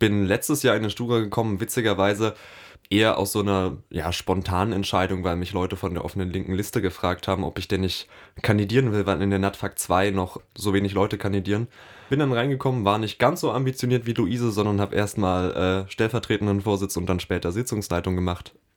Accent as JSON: {"language": "German", "town": "Halle", "region": "Saxony-Anhalt", "country": "Germany", "tie": "born or raised there", "said": "Ich komme aus Halle tatsächlich. Ich bin einer dieser Menschen, die es nie aus dieser Stadt rausgeschafft haben."}